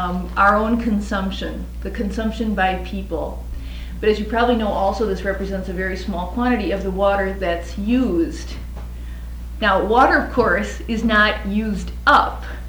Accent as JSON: {"language": "English", "region": "Minnesota", "country": "United States", "said": "I come from Minnesota, where water is plentiful"}